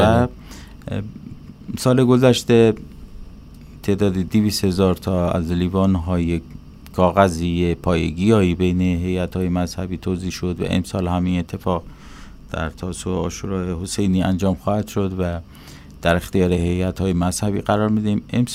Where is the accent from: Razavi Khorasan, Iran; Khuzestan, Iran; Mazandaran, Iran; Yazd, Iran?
Yazd, Iran; ما یزدی‌ها در این ایام در سطح کشور داریم و شهر خودمون